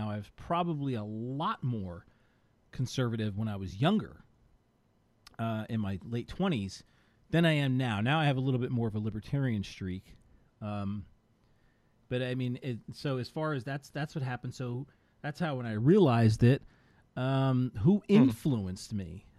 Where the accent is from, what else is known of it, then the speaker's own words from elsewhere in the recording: Brooklyn, New York, United States; I was from Brooklyn, so he's on that doo-wop side